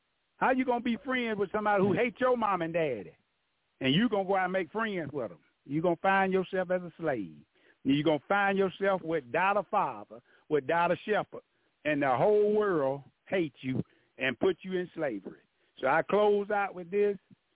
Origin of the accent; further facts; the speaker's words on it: Alabama, United States; I'm from Alabama. I'm a country boy.